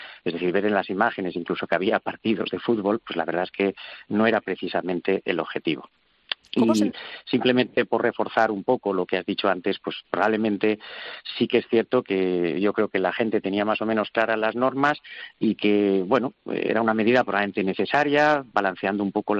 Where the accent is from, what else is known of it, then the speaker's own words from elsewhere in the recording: Valencia, Valencian Community, Spain; como soy de Valencia, te puedo decir